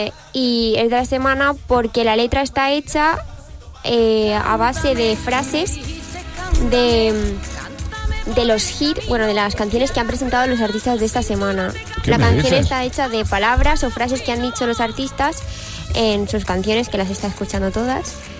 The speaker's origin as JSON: {"language": "Spanish", "town": "Jaén", "region": "Andalusia", "country": "Spain", "accent": "Andalusian", "said": "Sí, de Jaén."}